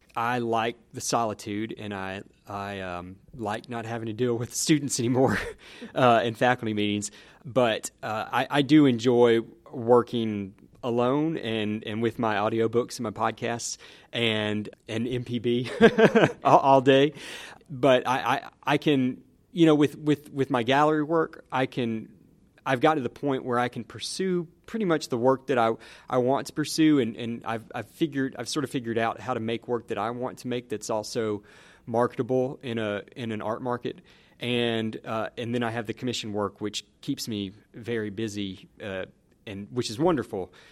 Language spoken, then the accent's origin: English; Newton, Mississippi, United States; I grew up in Newton, Mississippi, and I took art from a wonderful art teacher, Dottie Armstrong